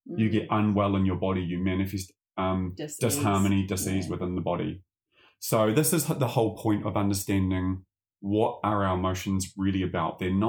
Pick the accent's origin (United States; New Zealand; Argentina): New Zealand; or even as a male, growing up in New Zealand, running all the stereotypes of like harden up, no pain, no gain.